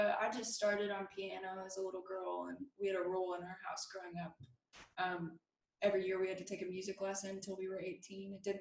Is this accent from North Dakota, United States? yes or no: no; Nicholasville, Kentucky, United States; Yeah, I grew up in Nicholasville, Kentucky